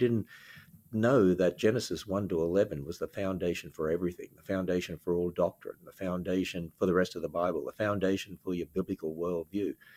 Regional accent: Australia; accent: Australian; I'm originally from Australia. I hope you can tell that by the accent. I hope I still have an Australian accent.

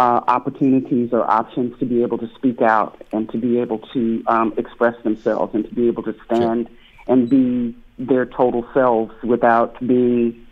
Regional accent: Texas, United States; I was a junior high school student growing up in Texas at the time that Dr. King was killed.

